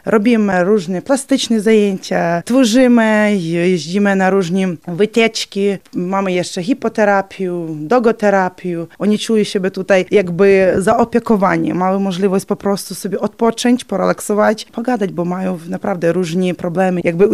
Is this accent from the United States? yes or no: no; Ukraine; jestem z Ukrainy, prowadzę tutaj zajęcia różne z dziećmi.